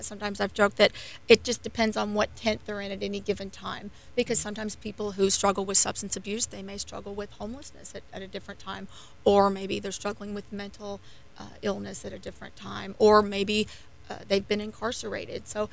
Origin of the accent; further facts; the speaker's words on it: Kentucky, United States; I know I'm originally from Southern Kentucky. And when I think of the community that I grew up in, I knew everybody.